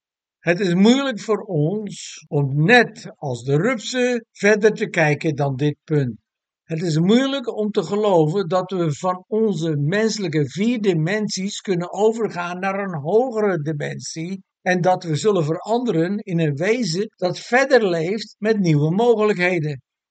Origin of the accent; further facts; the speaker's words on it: Netherlands; Als Nederlanders staan we bekend als kaaskoppen, eigenwijze doordouwers die volharden.